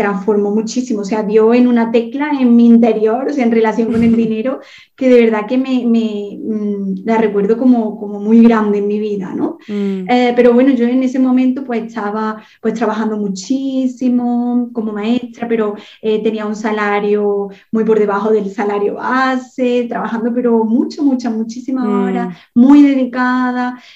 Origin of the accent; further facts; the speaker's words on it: Montilla, Andalusia, Spain; bueno, soy de Montilla, Córdoba